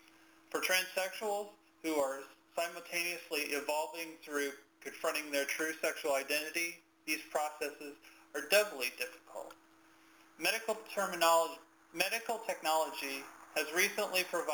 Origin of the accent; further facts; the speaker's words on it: Indiana, United States; And thinking about that time as a child and thinking about I grew up in Indiana, but how kind of backwards things were.